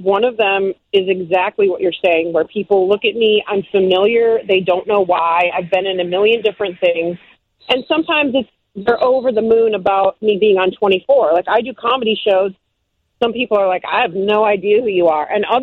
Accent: Midwest, United States; But also Famish refers to my life because I'm from the Midwest. I'm a, you know, working class background.

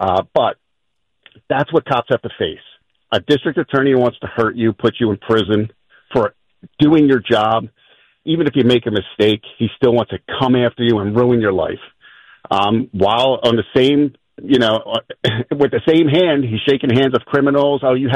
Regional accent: Frankfort, United States; We grew up in Frankfort. He grew up on Bridge Street. I grew up on the street behind him, Granite Street.

